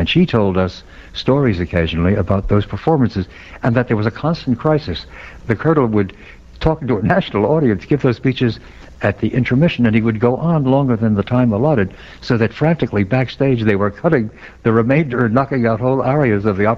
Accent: New York, United States; When I was a kid growing up in New York, I used to hear that program.

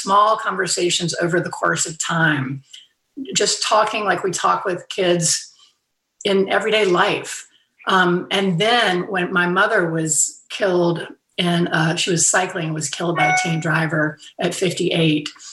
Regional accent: Fairhope, Alabama, United States; I can speak for myself that I haven't been to my hometown in Fairhope, Alabama in 2 years because of the pandemic. But this year I am going back home.

